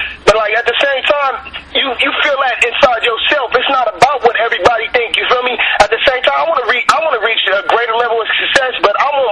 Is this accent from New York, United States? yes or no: no; Los Angeles, California, United States; I'm from Watts. I'm West Coast as it is. I ain't never left L.A. County until I went to the Pen, you feel me?